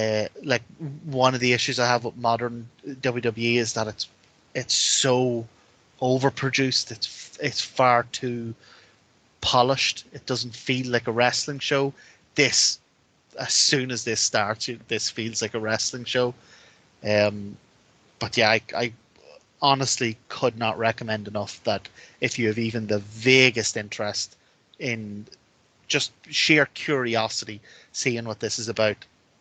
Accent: Northern Ireland, United Kingdom; growing up in South Armagh. In the 90s

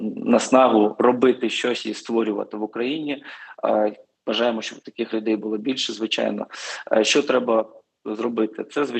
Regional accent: Kharkiv, Kharkiv Oblast, Ukraine; Я сам з Харкова

